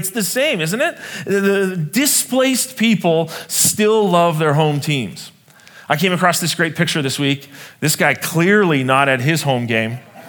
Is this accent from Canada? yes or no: yes; Canada; my wife is American, I'm Canadian, so there's a little bit of discord in our home